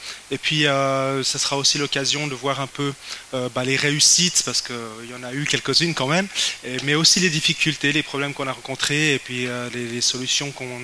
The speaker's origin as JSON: {"language": "French", "region": "Geneva", "country": "Switzerland", "said": "je ne dis pas 80 parce que je suis genevois à la base, donc c'est les Vaudois qui disent 80."}